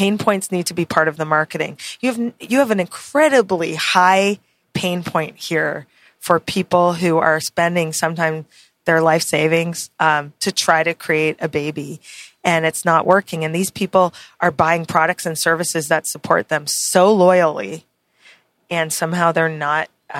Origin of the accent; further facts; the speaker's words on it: Canada; I'm Canadian, so you know.